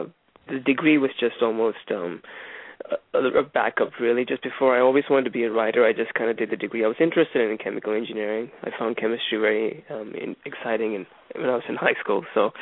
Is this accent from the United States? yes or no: no; Saudi Arabia; also born or lived in India / Dubai, United Arab Emirates; Well, I was born in India. And from the age of 3, I used to live in the Middle East. We lived in Saudi Arabia for a while because my dad's an engineer, too.